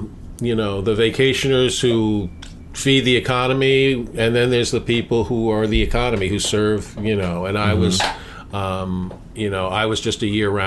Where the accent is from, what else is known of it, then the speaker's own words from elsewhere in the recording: Manhattan, New York, United States; also born or lived in New Rochelle, United States; I grew up in Manhattan, and then I lived in Manhattan from like birth, although we were in New Rochelle for a little while